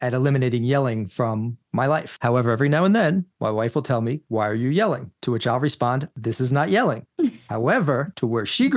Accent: New York, United States; I grew up in New York. I'll tell you what yelling looks like.

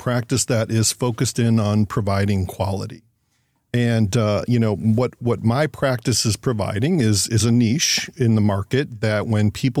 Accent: Ohio, United States; also born or lived in Indiana; now in North Carolina, United States; I grew up in the Midwest, Ohio, Indiana. I'd seen enough cold and snow in my lifetime.

